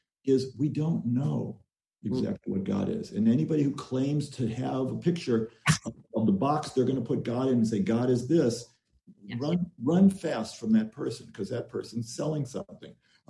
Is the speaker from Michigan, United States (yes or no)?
yes; Detroit, Michigan, United States; So I know growing up in Detroit, in a fairly safe, you know, country